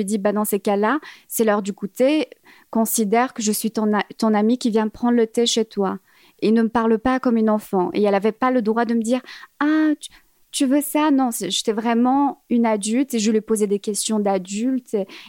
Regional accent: Algeria; born there; Oui, je suis née en Algérie dans les années 90.

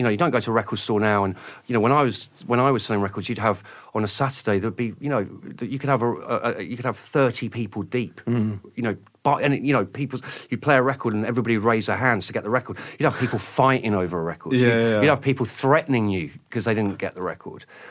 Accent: England, United Kingdom; especially growing up in England, which was, I always think that growing up in England in the late 70s, early 80s was like black and white.

